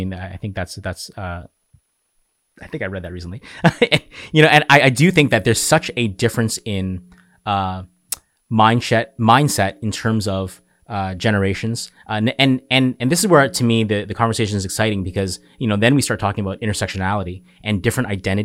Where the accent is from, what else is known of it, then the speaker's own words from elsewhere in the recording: Canada; I know I'm speaking as a Canadian leader.